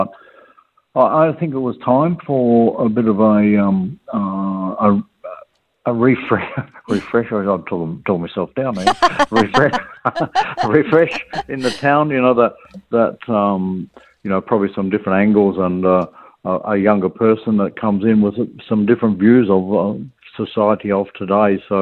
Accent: Collie, Western Australia, Australia; But back into my hometown, Collie, because we have a stable workforce in the mining industry, we haven't felt anywhere near the pressures that other towns have.

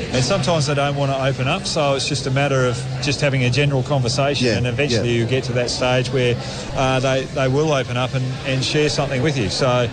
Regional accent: Williams, Western Australia, Australia; Yeah, so I grew up in Williams.

